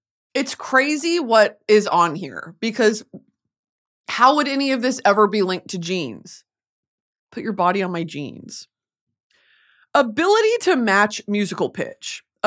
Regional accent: Texas, United States; Every single summer growing up in Texas, I was riddled with mosquito bites.

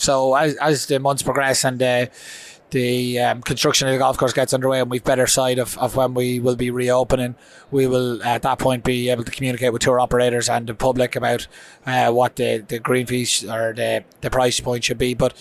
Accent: Leinster, Ireland; No, I'm from County Kildare, so it's not too far from Wicklow. But no, that's I'm a bit of a blow-in from that perspective.

